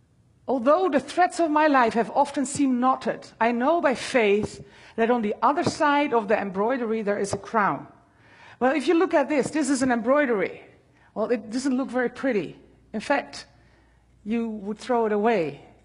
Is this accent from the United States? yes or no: no; Netherlands; So I'm coming from the Netherlands